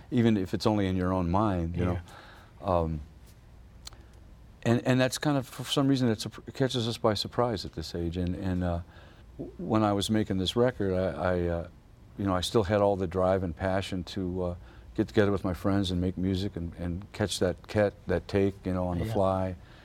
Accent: St. Louis, Missouri, United States; when I grew up in St. Louis, it was this country was in a state of apartheid. You know, it was the 50s.

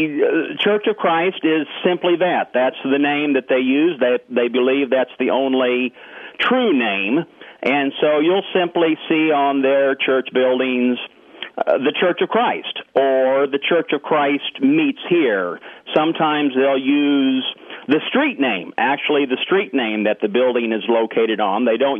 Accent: Houston, Texas, United States; Early years of my life, I grew up in Houston

